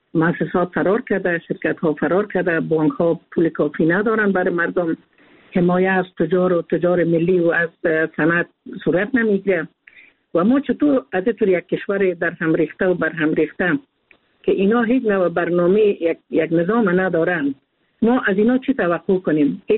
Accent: Afghanistan; هر یک ما افغان هستیم،

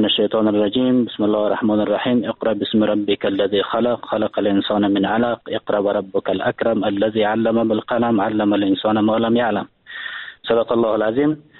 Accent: Afghanistan

